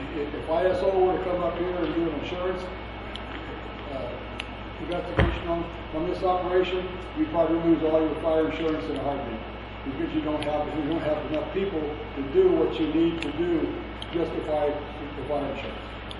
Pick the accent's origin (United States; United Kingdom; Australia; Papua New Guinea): United States; California; I came from Madera County in California. I spent 36 years a volunteer fireman there.